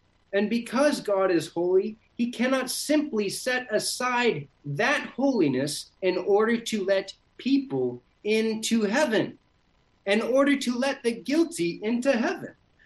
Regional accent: Cambodia; also born or lived in Southeast Asia; I was raised in Southeast Asia. My parents were missionaries in Cambodia.

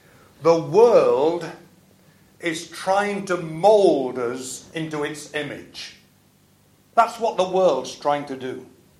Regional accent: Barnsley, Yorkshire and the Humber, United Kingdom; I worked in a family jeweller's in my hometown of Barnsley.

